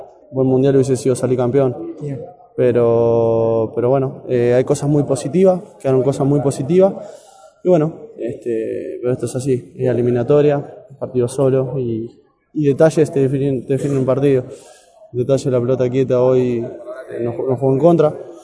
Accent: Uruguay; como uruguayo siempre somos precavidos en ese aspecto, en los detalles.

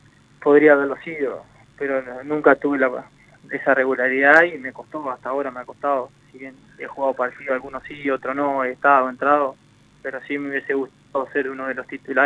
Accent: Uruguay; como hincha y como uruguayo lo disfruté como todos ustedes seguramente

